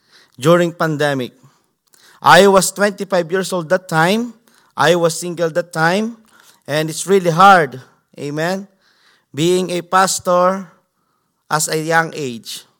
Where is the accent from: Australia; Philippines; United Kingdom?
Philippines; Central Luzon; English is a second language; now in United States; I'm 29 years old. Amen. And, you know, church, I was born and raised in Nueva Ecija, Philippines.